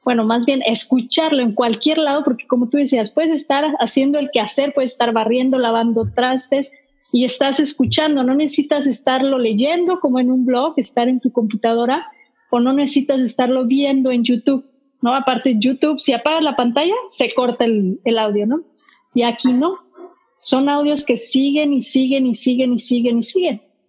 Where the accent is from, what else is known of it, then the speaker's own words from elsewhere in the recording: Mexico; sí somos las dos mexicanas, pero estamos en distintas ciudades